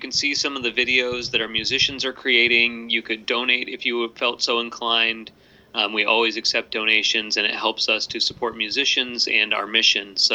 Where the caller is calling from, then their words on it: Mystic, Connecticut, United States; So I'm at my home studio in Mystic, Connecticut.